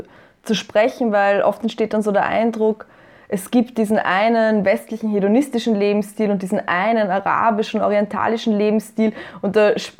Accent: Burgenland, Austria; ich bin im Burgenland groß geworden, also so genau, in einem kleinen Dorf.

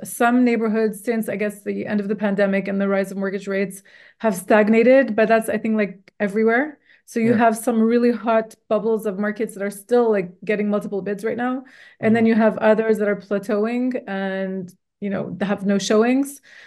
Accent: Montreal, Quebec, Canada; I'm born in Montreal, raised.

